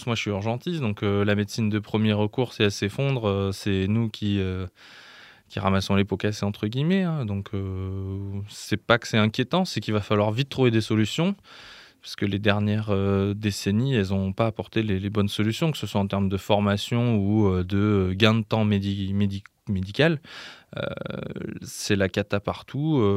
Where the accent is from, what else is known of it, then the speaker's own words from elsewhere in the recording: Valence, Auvergne-Rhône-Alpes, France; also born or lived in Lyon; Je suis originaire de Valence dans la Drôme. Donc j'ai fait 18 ans à Valence, puis un peu plus de 10 ans à Lyon.